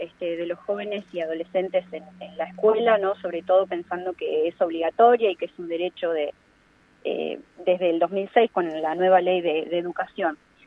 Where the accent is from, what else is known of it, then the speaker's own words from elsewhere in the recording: General Pico, La Pampa, Argentina; Tal cual, soy de General Pico.